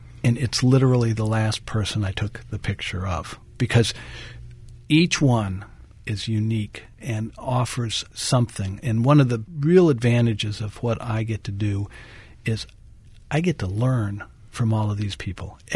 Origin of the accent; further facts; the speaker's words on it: Oklahoma, United States; You know, as you know, I'm not from New Orleans. I'm from Oklahoma. So for this Okie to be able to hang out with these guys